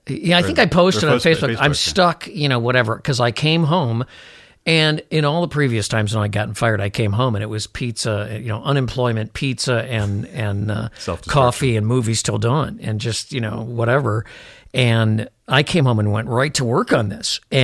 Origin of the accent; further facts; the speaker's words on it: Chicago, Illinois, United States; now in Minnesota, United States; I believe, and maybe it's because I was brought up in Chicago and this is the way it always was there, but I think this is true.